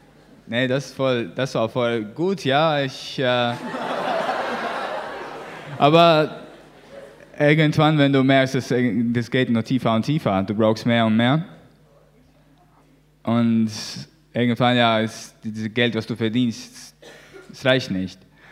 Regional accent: Latvia; German is a second language; now in Germany; Ich komme ursprünglich aus Lettland.

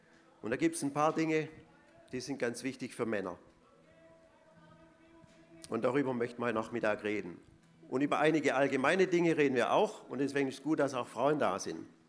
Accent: Swabia, Germany; now in United Kingdom; Ich habe ja schon gesagt, ich bin ein Schwabe. Ich bin ein Exilschwabe, ich lebe zurzeit in der Nähe von London.

